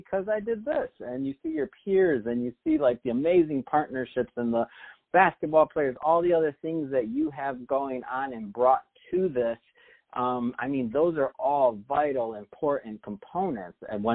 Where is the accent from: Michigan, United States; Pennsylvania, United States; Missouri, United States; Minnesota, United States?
Michigan, United States; now in Los Angeles, United States; I'm from Michigan originally, but now being in LA and living out here, I feel a need and a want to give back to the community that has blessed me so well.